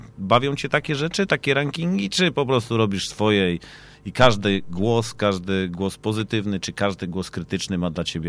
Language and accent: Polish; Lower Silesian Voivodeship, Poland; bo ja też jestem ze Śląska, tego dolnego